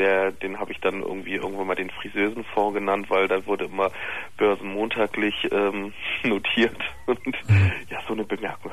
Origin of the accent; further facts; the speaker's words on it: Bremen, Germany; Ich komme aus Bremen.